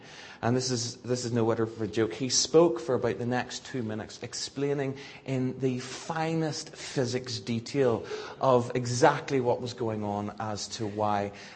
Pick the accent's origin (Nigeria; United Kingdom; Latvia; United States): United Kingdom; Northern Ireland; I'm from Northern Ireland, and I went to a school in Belfast.